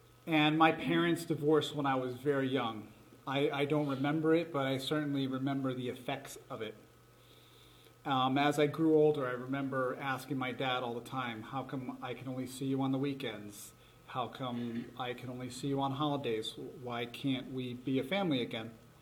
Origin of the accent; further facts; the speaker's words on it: Connecticut, United States; I grew up in Connecticut, and I was a young Catholic going to church fairly regularly.